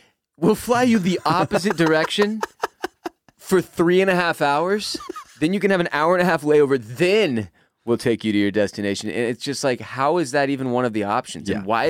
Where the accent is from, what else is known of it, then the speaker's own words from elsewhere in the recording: Houston, Texas, United States; being Florida people and me growing up in Houston, you know